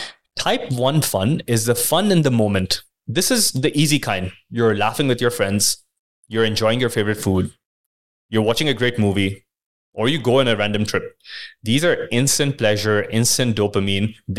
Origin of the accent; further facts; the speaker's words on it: India; because I'm from India